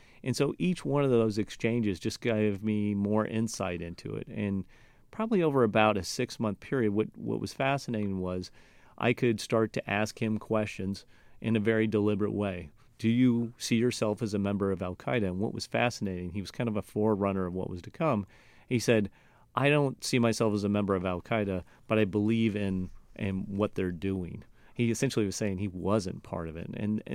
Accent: Missouri, United States; I grew up in Missouri. He grew up in Alabama. He played soccer as a kid. So did I.

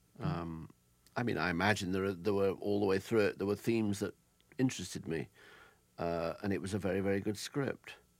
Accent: Leicester, East Midlands, United Kingdom; I said to him, oh, I'm from Leicester. You destroyed my childhood.

